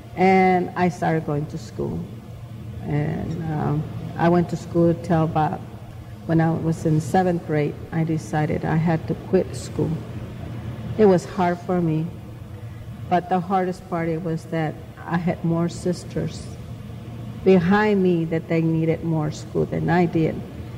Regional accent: Jalisco, Mexico; now in United States; I'm original from Mexico, from Jalisco. In 1957, we came to the United States.

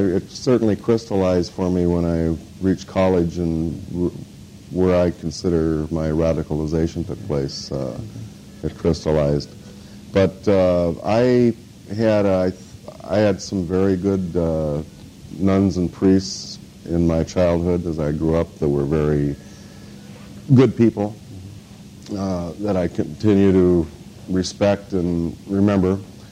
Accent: North Dakota, United States; Well, the area I was raised in was right close to North Dakota State University, which was an old agricultural college.

